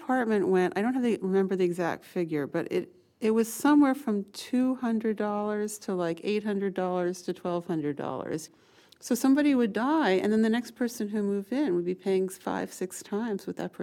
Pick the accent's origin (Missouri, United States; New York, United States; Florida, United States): New York, United States; New York City; One of the things that I've learned about life by being a New Yorker is that people have contradictions and people make mistakes and there's nuances in behavior. You know, if you grow up in an apartment building, you hear people fucking, you hear people crying